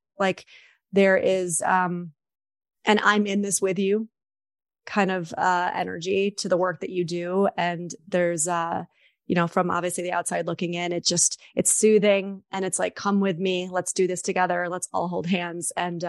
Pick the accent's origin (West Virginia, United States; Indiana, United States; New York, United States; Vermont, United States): New York, United States; I'm also a New Yorker